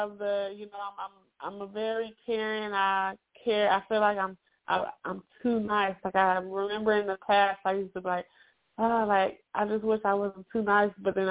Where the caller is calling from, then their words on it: Arizona, United States; I'm calling from Arizona.